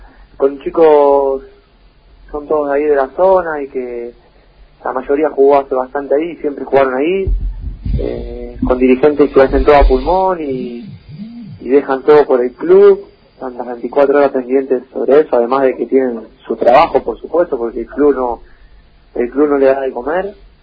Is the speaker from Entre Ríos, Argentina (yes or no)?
no; Granadero Baigorria, Santa Fe, Argentina; Yo soy de Granero Baigorria, aquí en una ciudad al lado, depende de Rosario, en realidad. Pero todos, viste, cuando vamos fuera decimos que somos de Rosario, que es el lugar conocido.